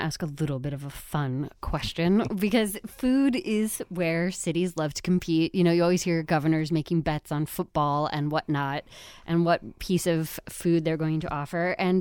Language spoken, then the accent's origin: English; New York, United States; grown up in New York, there are some great bagel places.